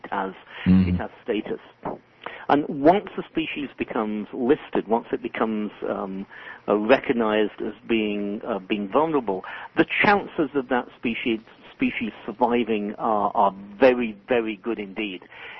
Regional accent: England, United Kingdom; now in United States; As an American citizen, obviously not originally, I grew up in England, but I've been an American citizen very proudly for many years

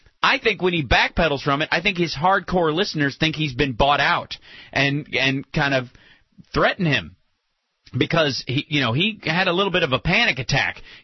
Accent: Chicago, Illinois, United States; I grew up in Chicago. I know. But because I'm from Chicago, I will be hanging out in Chicago every night.

